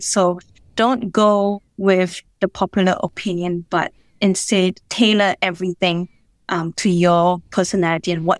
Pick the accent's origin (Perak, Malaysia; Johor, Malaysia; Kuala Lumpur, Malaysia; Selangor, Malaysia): Perak, Malaysia; Ipoh; So in my early childhood, I grew up in Ipoh, which was a town. I wouldn't say it's a small town, but it's a town.